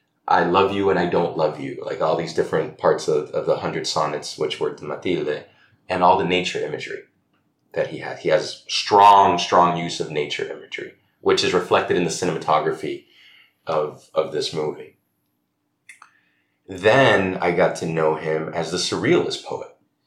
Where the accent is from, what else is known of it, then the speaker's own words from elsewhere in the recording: Peru; So I'm from South America. I'm Peruvian. We are neighbors with Chile